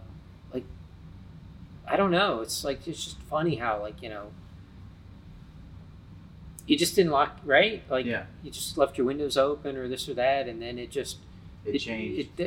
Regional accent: Miami, Florida, United States; So I grew up in Miami. So wasn't Adam Walsh in Miami or yes.

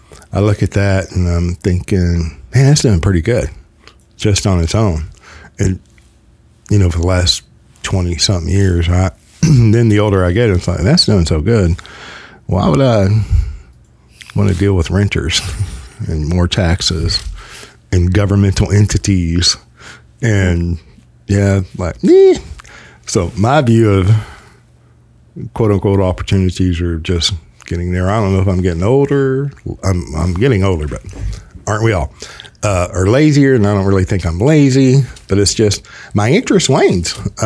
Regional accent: White Settlement, Texas, United States; born there; I was born in White Settlement.

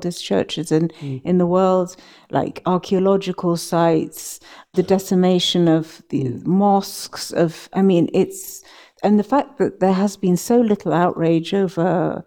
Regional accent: United Kingdom; That hurts me as a Brit

